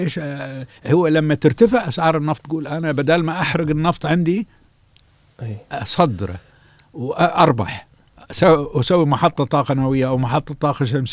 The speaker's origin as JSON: {"language": "Arabic", "country": "Kuwait", "said": "إحنا كان عندنا بالكويت"}